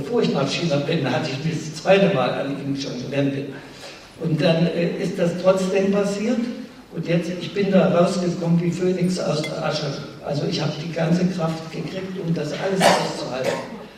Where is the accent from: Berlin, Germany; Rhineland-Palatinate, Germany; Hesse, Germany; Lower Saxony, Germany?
Rhineland-Palatinate, Germany; Trier; ich komme aus Trier und habe Folgendes erlebt.